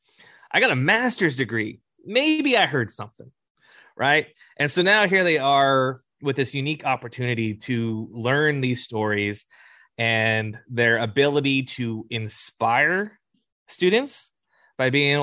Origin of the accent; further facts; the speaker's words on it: California, United States; I am Wukchumni and I am an American.